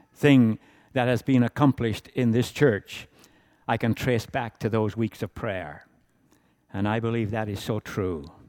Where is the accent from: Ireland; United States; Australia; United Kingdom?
Ireland; accent: Irish; my accent is Irish, or kind of, I don't know what it is now, but just for those who don't know where I come from, save you worrying about that all the time. I come from Southern Ireland